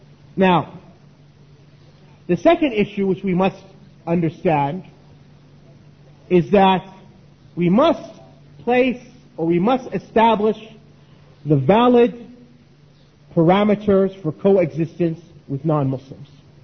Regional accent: United States; I'm an American, you might be a Britisher, third person might be Frenchman, and so forth.

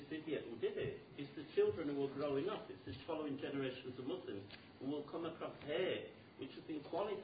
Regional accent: England, United Kingdom; I'm English by the way, so I just want to explain something for those who don't know yet.

